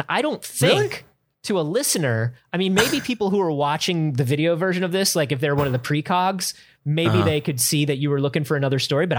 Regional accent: Florida, United States; I grew up in Florida.

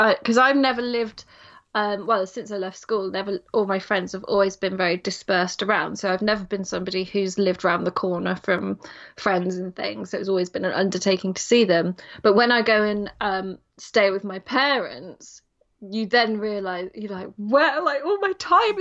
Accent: England, United Kingdom; now in Wales; because we're English, and actually the area we live in is very much first language Welsh

